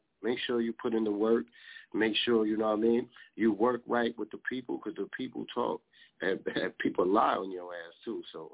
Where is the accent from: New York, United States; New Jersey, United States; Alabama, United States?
New York, United States; Bronx; I'm gonna take it all the way back to my hometown. That's right, the Boogie Down Bronx. You already know, from Gun Hill to Bronx River to Soundview.